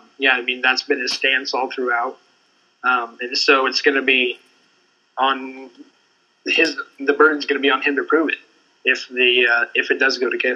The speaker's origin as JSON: {"language": "English", "region": "Iowa", "country": "United States", "tie": "born or raised there", "said": "Well, I grew up in Iowa, as you know, as we've already mentioned."}